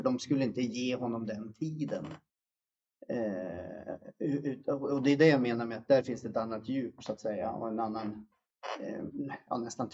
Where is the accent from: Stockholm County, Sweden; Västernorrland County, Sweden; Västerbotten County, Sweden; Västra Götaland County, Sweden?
Västerbotten County, Sweden; Umeå; jag är från Umeå då.